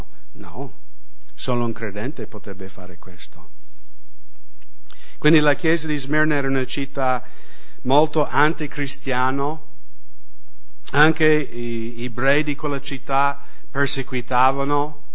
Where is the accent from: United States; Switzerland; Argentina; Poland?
United States; noi viviamo in Europa occidentale, io vengo dagli Stati Uniti